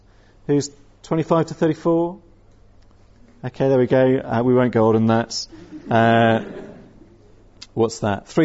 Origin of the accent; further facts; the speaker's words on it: South West England, United Kingdom; accent: Somerset; It's a harvest term, which means I get to go back to my childhood and drag out my Somerset accent. Okay, so here we are, we're in Somerset.